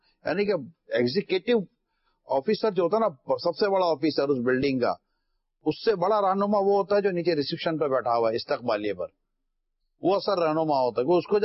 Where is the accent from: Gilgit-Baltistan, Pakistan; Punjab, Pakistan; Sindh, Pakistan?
Sindh, Pakistan; Karachi; born there; میں باب المدینہ میں پیدا ہوا،